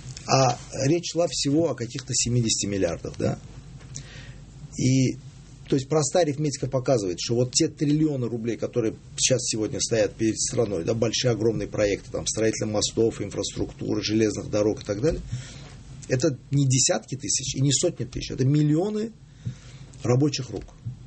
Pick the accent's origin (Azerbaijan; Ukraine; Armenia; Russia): Azerbaijan; Baku; когда мы росли и воспитывались в Баку до 80-го года